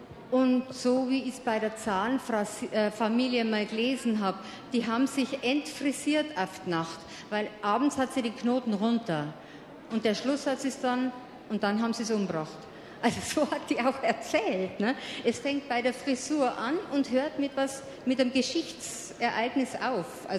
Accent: Bavaria, Germany; Aber Heimat ist für mich schon noch immer, diese niederbayerische Heimat ist für mich schon noch immer ein schwieriges Land.

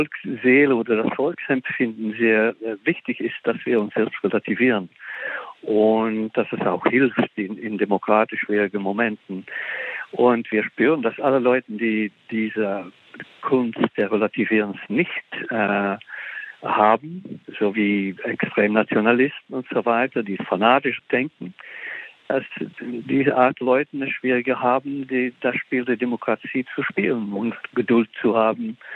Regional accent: Flanders, Belgium; dass ich sowohl Flamme bin als Belgier als Europäer.

